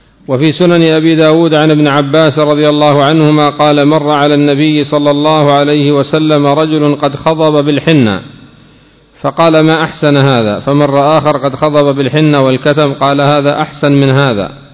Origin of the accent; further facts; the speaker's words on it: Yemen; هل يزرع هذا في بلادنا؟ هل هو موجود في اليمن؟ عند من الكتم هل يزرع عندنا في اليمن؟